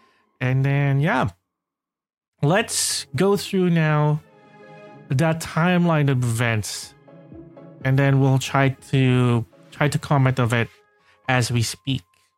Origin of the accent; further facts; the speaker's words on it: Philippines; So to me, as a Filipino, that is roughly about close to 620,000 Philippine pesos.